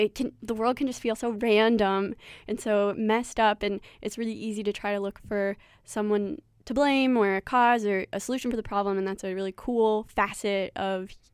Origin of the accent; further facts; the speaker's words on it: United States; I'm American, and I think my country is really frightened as well.